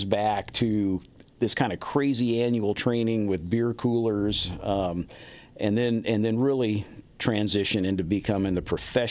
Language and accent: English; Federal Way, Washington, United States; also born or lived in Tacoma; I was born in Tacoma General Hospital and grew up in Federal Way and went through the whole public school system there